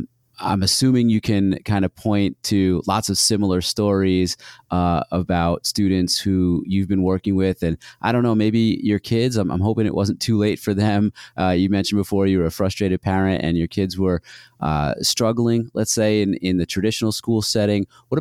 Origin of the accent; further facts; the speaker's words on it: New York, United States; And our high school, we grew up in New York State.